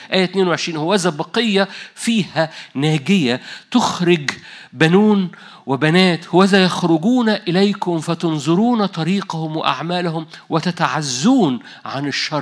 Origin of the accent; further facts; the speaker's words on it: Upper Egypt, Egypt; مش عارف ليه قلبت صعيدي، بس أنا صعيدي.